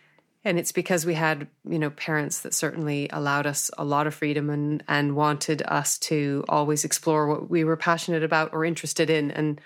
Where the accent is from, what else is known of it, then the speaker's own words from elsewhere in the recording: Canada; if I combine, you know, growing up in Canada